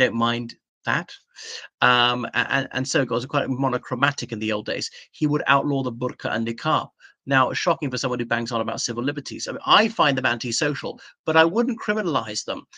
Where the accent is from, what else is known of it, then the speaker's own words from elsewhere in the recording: Ireland; I mean, I'm definitely not British by his standard. I'm from the Irish Republic.